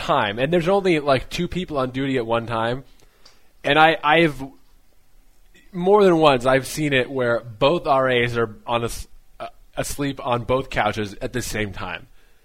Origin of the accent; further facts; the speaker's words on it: Wenatchee, Washington, United States; Two of my friends went to the Valley College where I grew up in Wenatchee